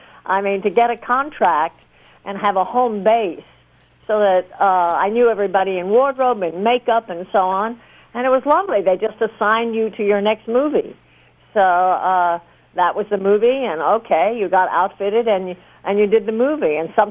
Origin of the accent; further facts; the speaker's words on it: the South, United States; was a very charming... I'm from the South. I grew up in the South. And … to me, was like a young Southern gentleman.